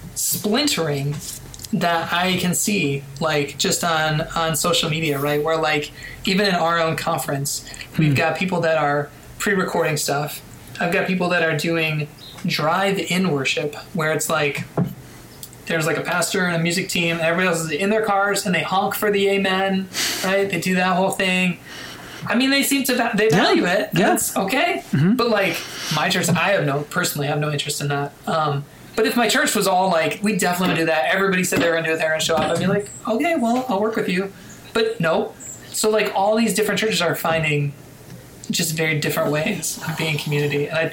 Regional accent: Chicago, Illinois, United States; now in Los Angeles, United States; because I'm from Chicago, and winter means something different there.

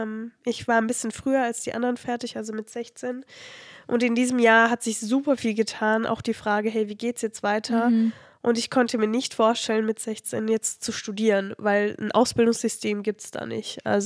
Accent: Brazil; now in Germany; Wie cool ist es bitte, dass ich Brasilien kennenlernen durfte als meine Heimat, aber auch jetzt mittlerweile seit 13 Jahren Deutschland.

